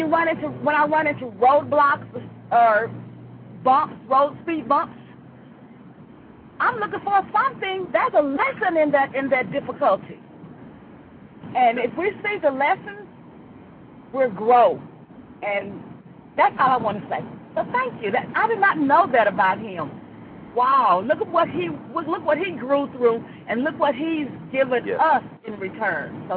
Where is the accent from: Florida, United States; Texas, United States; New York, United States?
Texas, United States; from Texas.